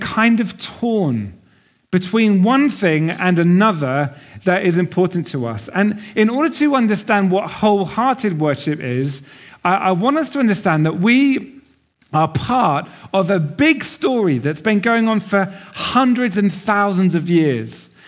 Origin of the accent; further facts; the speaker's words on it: Norwich, East of England, United Kingdom; I grew up in Norwich in Norfolk. Anyone know where Norwich is? It's the bit that takes forever to get to.